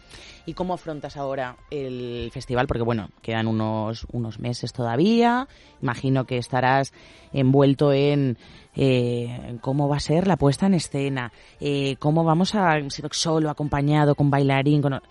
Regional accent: Region of Murcia, Spain; es que soy de Murcia. Y la gente se extraña, ¿de Murcia? Pero si hablas bien y todo

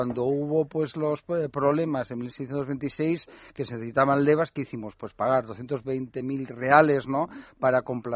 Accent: Barcelona, Catalonia, Spain; Yo soy de Barcelona en ese sentido, ¿no?

